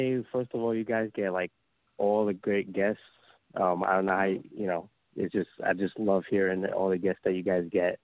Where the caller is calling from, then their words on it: Tampa, Florida, United States; I'm calling from Tampa, Florida.